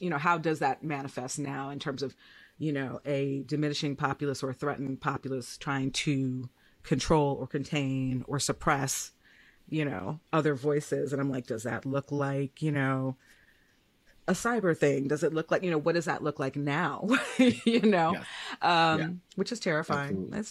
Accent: Chicago, Illinois, United States; And I'm a Chicagoan.

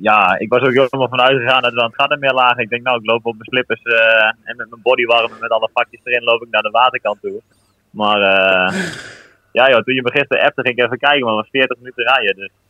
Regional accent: Ulft, Gelderland, Netherlands; Dat is in mijn woonplaats gevangen, waar ik vandaan kom in Ulf.

